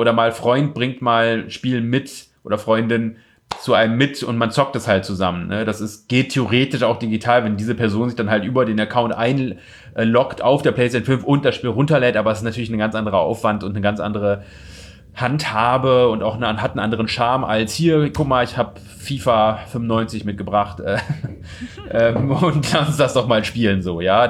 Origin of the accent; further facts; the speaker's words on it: Osnabrück, Lower Saxony, Germany; da wo ich herkomme aus Osnabrück